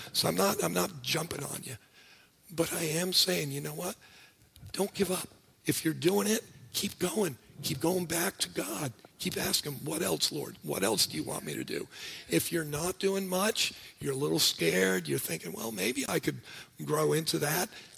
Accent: New York City, New York, United States; It's not because I'm American. It's not because I grew up in New York City.

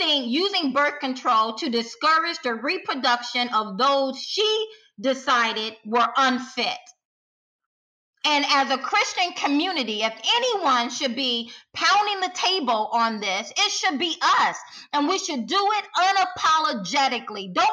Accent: Deep South, United States; growing up in the Deep South, I'm kind of familiar.

